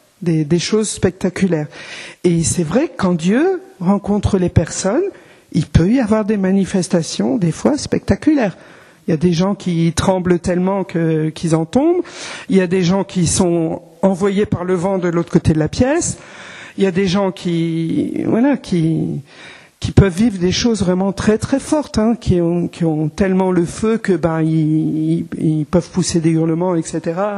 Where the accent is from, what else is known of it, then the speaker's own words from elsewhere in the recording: Hauts-de-France, France; Bon, moi, je suis ch'timi, donc peut-être un peu moins passionné que les gens du Sud